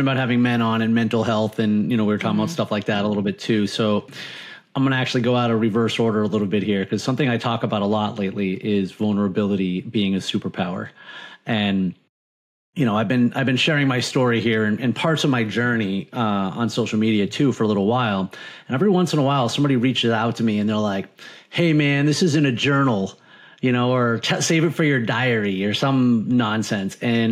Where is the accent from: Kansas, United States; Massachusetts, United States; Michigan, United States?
Massachusetts, United States; now in Florida, United States; I am, and it's important I say this because I live in Florida, but I am originally from Massachusetts.